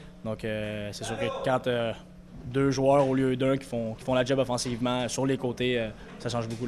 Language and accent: French; Canada; Je pense pas que le fait que je suis Canadien est plus important.